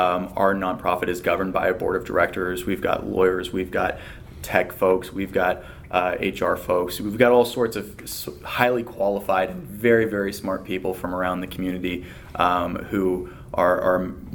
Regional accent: Ohio, United States; I grew up in Northeast Ohio.

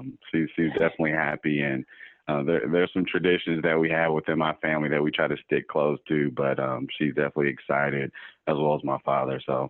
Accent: Nashville, Tennessee, United States; Yeah, so I am from Nashville, Tennessee. And growing up there, I was a big fan of the University of Tennessee.

